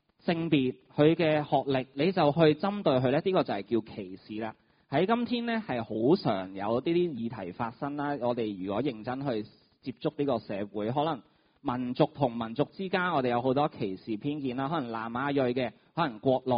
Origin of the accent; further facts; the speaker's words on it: Hong Kong; 甚至你谂下，我哋香港人关你咩事啫？